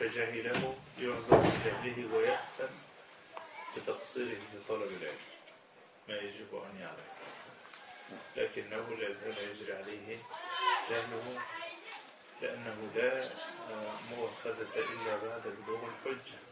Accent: Egypt; لا زالت بلدنا مصر في مقدمة البلدان

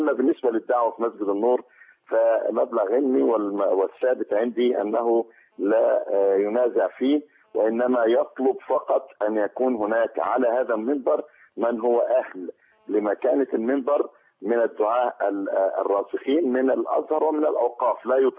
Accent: Egypt; وعلى بلدنا مصر

